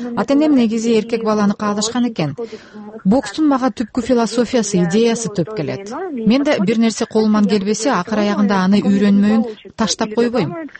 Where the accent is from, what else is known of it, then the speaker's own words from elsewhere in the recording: Osh, Osh Region, Kyrgyzstan; now in Moscow, Russia; Мен 9 жыл мурда Оштон көчүп кеткенибизде менден кеткин келеби деп эч ким сураган деле эмес.